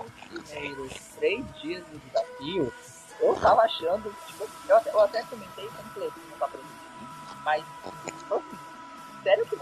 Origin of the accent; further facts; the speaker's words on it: Brazil; sou brasileiro, eu não tenho tanto dinheiro assim.